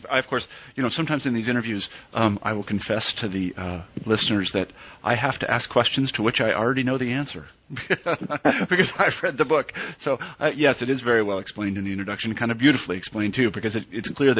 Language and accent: English; United States; I can say that I have also, as an American, encountered some elements of American exceptionalism